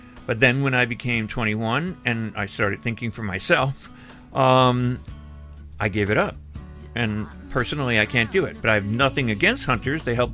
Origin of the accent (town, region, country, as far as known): United States